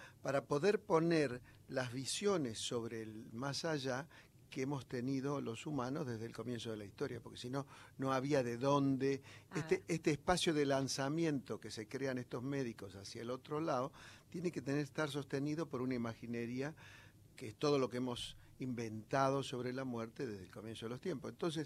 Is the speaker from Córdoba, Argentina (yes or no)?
yes; Córdoba, Argentina; yo soy cordobés, la Argentina está en el culo del mundo.